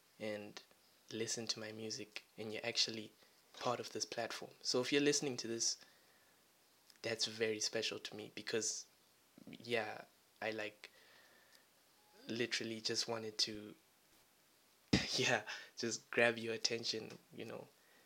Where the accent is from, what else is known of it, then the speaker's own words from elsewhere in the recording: Zimbabwe; I'm from Zimbabwe.